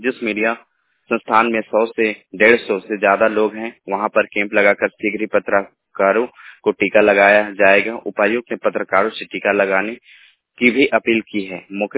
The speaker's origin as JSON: {"language": "Hindi", "town": "Ranchi", "region": "Jharkhand", "country": "India", "said": "मैं रांची से हूँ"}